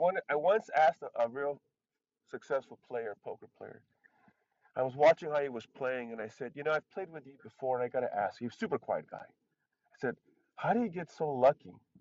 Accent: Inglewood, California, United States; No, yeah, I'm from

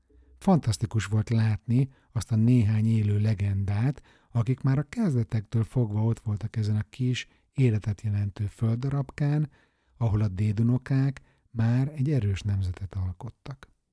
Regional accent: Újpest, Budapest, Hungary; Panelban nőttem föl, nagyszüleim is újpestiek voltak, a Gödi-Dunapartnál távolabb sosem kerültem a beton dzsungeltől.

